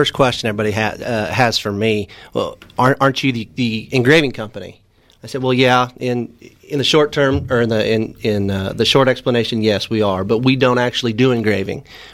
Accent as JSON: {"language": "English", "town": "Americus", "country": "United States", "tie": "born or raised there", "said": "I grew up in Americus. I lived there my entire life."}